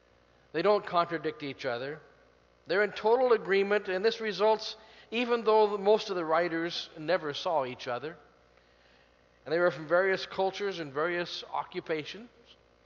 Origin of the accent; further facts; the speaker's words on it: Portland, Oregon, United States; a survey was taken in my hometown of Portland, Oregon.